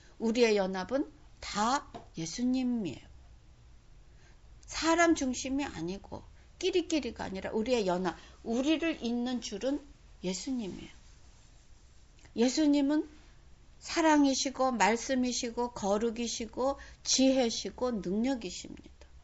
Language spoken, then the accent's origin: Korean; South Korea; also born or lived in Japan / United States; 내가 한국에서 태어나서 그 자라면서